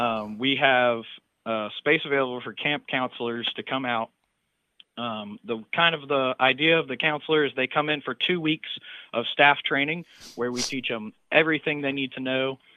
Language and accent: English; North Carolina, United States; So I grew up in North Carolina, went to camp ever since I was about 8 years old, always knew that I wanted to be a camp director.